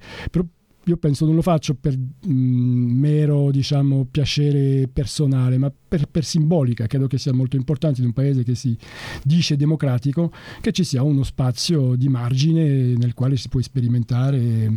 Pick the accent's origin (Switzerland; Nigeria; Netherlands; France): France; Italian is a second language; in quanto francese ho l'occasione di confrontare queste due culture